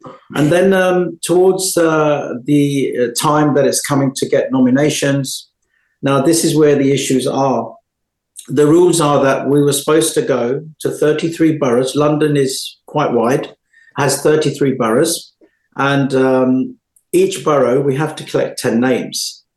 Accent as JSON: {"language": "English", "country": "India", "said": "I know it sounds Shyam. I'm an Indian"}